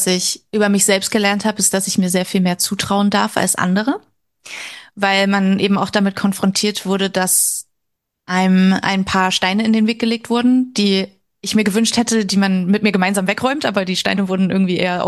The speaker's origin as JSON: {"language": "German", "town": "Chemnitz", "region": "Saxony", "country": "Germany", "tie": "born or raised there", "also_born_or_lived": "Berlin", "said": "Ich bin jetzt 26, geboren und aufgewachsen in Chemnitz, wie du schon gesagt hast. Ich bin dann zum Studium nach Berlin gezogen."}